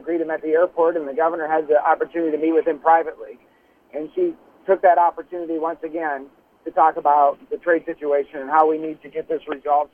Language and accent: English; Hawarden, Iowa, United States; As your listeners probably know, I grew up in Haywarden, up in northwest Iowa.